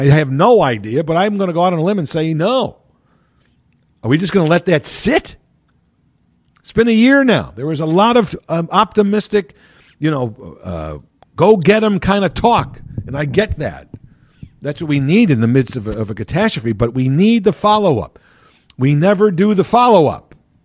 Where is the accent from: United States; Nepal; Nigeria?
United States; Chicago, Illinois; When I said I was from Chicago, the first thing they said was, oh, Chicago, Pope Leo.